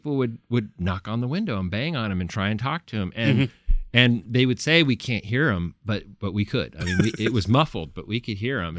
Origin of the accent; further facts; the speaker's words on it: California, United States; I grew up in California.